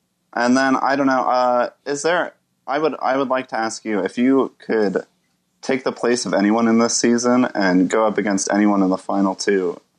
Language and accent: English; Dallas, Texas, United States; Yes, I'm from Dallas.